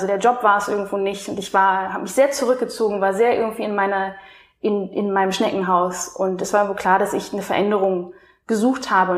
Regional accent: Hildesheim, Lower Saxony, Germany; born there; moved away as an adult; now in Berlin, Germany; ich bin in Hildesheim in Niedersachsen geboren, bin nach meinem Abi nach Berlin gezogen

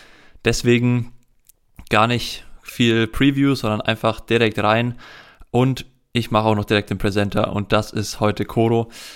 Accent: Tuscany, Italy; Also ich komme ja direkt aus der Toskana, aus Italien.

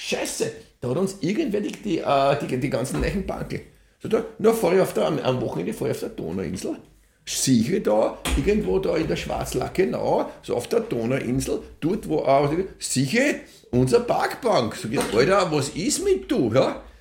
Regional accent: Vienna, Austria; Ich bin in der Rotenhofgasse aufgewachsen.

